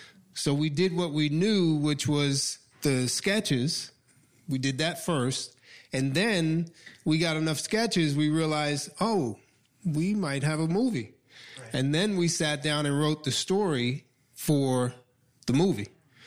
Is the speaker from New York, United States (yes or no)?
yes; New York City, New York, United States; So I grew up in New York, in New York City, Manhattan, and I had finished high school, and I wanted to be a comedian, but I had no idea how.